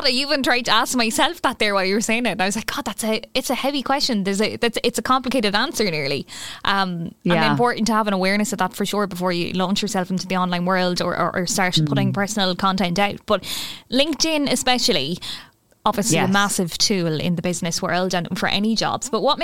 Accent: Ireland; which us as Irish people hate?

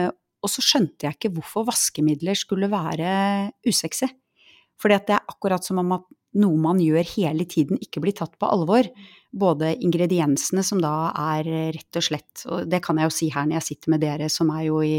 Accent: Bærum, Akershus, Norway; hjemme i Bærum

